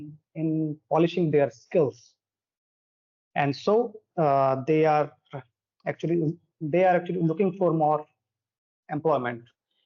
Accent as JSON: {"language": "English", "town": "Jaipur", "region": "Rajasthan", "country": "India", "said": "I live in Jaipur, and this is quite popular, and it is actually popular with the name Pink City, and it is in Rajasthan, India."}